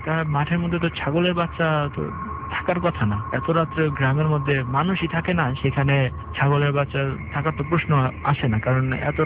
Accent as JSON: {"language": "Bangla", "town": "Barisal", "region": "Barisal Division", "country": "Bangladesh", "said": "বরিশালে, আমার গ্রামের বাড়িতে।"}